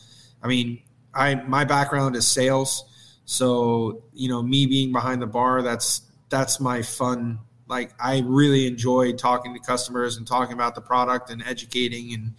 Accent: Pennsylvania, United States; I'm from Pennsylvania, and I would love to have the product there.

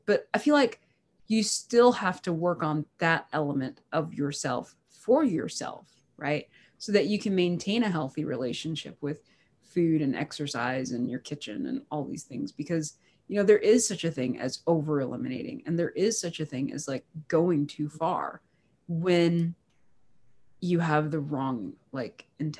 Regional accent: United States; Like, I grew up in America, right? Body image is everything.

